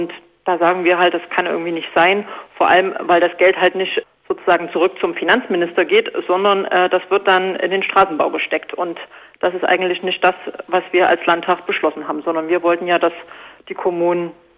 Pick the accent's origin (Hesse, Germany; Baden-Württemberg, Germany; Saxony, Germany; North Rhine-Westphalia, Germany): Saxony, Germany; Dresden; ich komme ja aus Dresden